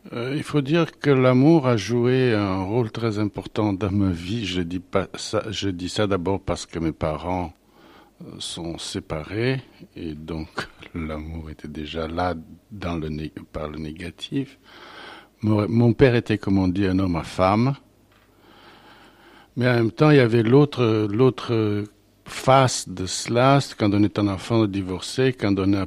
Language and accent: French; Bessarabia, Moldova; moved away; je n'avais plus de chez moi depuis que je suis parti de Bessarabie.